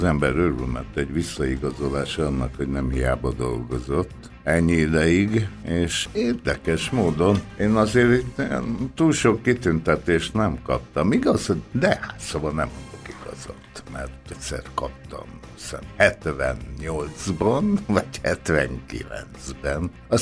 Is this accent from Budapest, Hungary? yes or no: yes; Budapest, Hungary; now in Békéscsaba, Hungary; Pest a szülőfalum, de hát én nem élnék ott most már semmi pénzért. Úgyhogy nekem most a Békés Csaba az otthonom.